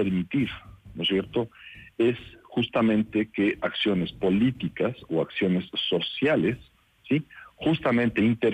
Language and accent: Spanish; Ecuador; poder generar oportunidades que podamos nosotros mismos disfrutarlas como ecuatorianos en un futuro